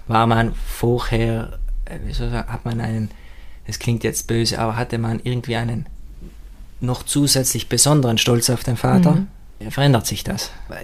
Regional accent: Kastelbell, South Tyrol, Italy; bei mir oben in Kastelwell

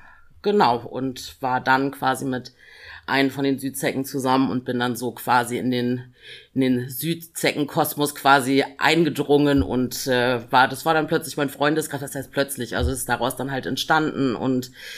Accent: Lower Saxony, Germany; also born or lived in Hanover; also ich bin Hannoveranerin, dort geboren, aber dann halt also in Richtung Bremerhaven dann halt aufgewachsen. Genau, aber mein Vater ist Franzose

